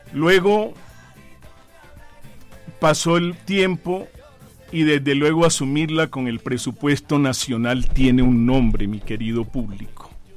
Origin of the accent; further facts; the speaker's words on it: Barranquilla, Atlántico, Colombia; born there; now in Bogotá, Colombia; nací en Barranquilla, Atlántico, aunque tengo 44 años de vivir en Bogotá. Es mi tierra